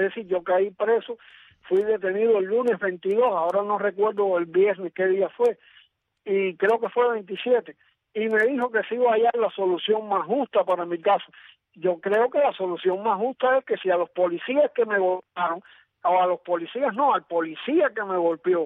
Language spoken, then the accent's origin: Spanish; Cuba; mi dignidad como ciudadano cubano